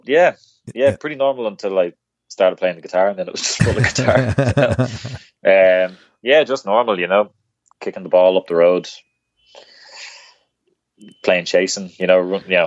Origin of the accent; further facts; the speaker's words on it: Dublin, Leinster, Ireland; I grew up in Dublin.